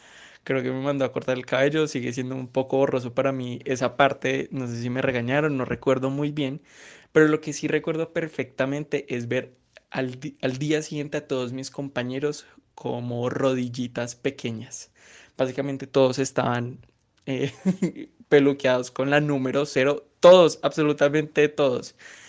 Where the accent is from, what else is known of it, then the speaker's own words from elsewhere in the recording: Bogotá, Colombia; now in Medellín, Colombia; Como se pueden dar cuenta por mi acento, yo no soy de Antioquia, yo soy de la ciudad de Bogotá y vivo en Medellín hace 4 años.